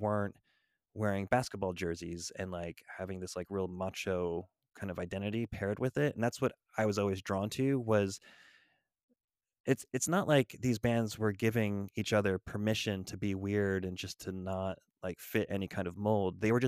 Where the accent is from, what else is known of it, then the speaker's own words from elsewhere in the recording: Connecticut, United States; growing up in Connecticut, I was exposed to a lot of youth crew